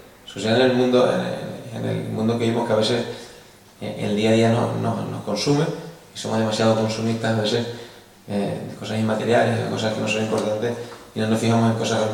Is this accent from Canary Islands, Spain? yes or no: yes; Canary Islands, Spain; una región como la nuestra, como Canarias, una región ultraperiférica, fragmentada entre sí, en diferentes islas